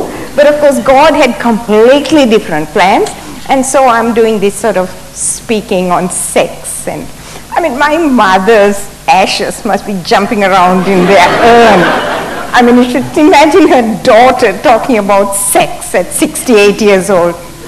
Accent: Sri Lanka; also born or lived in Hawaii, United States; I grew up in Sri Lanka. I grew up in the tea plantations of Sri Lanka. And I went to medical school in Sri Lanka

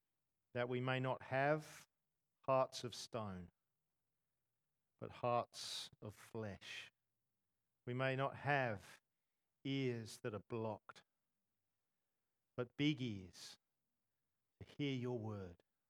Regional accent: England, United Kingdom; born there; I was born just outside of London.

